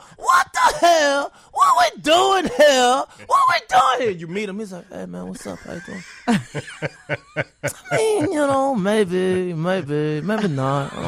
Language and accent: English; Virginia, United States; I am from Virginia, where it smells like pregnancy and failure.